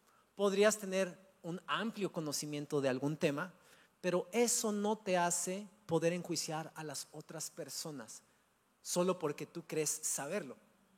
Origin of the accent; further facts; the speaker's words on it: Cuernavaca, Morelos, Mexico; born there; ¿Por qué nací en Cuernavaca y no en Dubái y me casé con un petrolero?